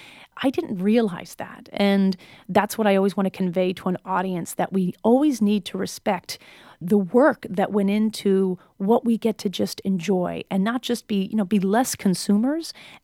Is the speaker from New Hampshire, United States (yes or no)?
yes; New Hampshire, United States